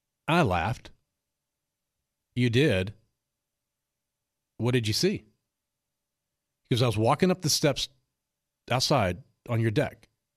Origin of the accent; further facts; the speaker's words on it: Cookeville, Tennessee, United States; So he's coming over to the house one day in my hometown, Cookeville, Tennessee.